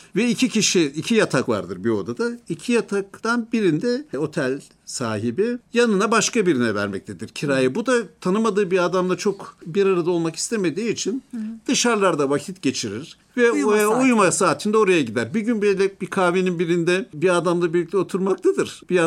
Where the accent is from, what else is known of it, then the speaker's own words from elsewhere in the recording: Karadeniz Ereğlisi, Zonguldak, Turkey; Ben Karadeniz Ereğlisi'nde büyüdüm.